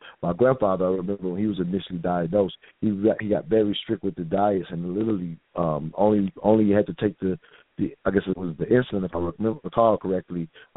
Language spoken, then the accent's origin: English; the South, United States; especially me growing up in the South, whose family has not been touched by, as you said, hypertension, diabetes.